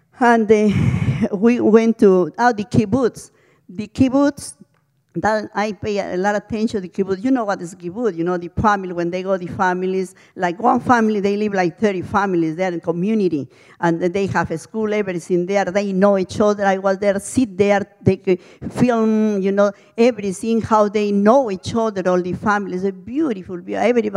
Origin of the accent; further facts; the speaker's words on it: Lima, Peru; English is a second language; Even I am from Peru, but I never saw those things because I live always in the capital, you know.